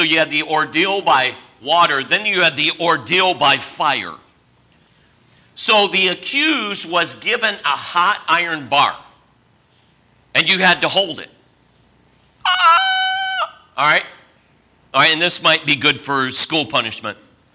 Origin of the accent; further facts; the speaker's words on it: Cleveland, Ohio, United States; like me, I grew up in Cleveland, Ohio. So if you grew up with a gun in Cleveland, Ohio, you were a gangster, all right, or a thug, all right?